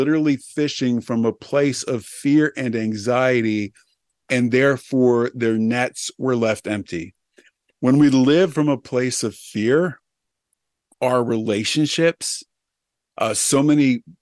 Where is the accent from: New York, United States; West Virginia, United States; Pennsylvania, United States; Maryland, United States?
New York, United States; New York City; When I was young, I grew up outside of New York City and in New York City, and I used to feed homeless people.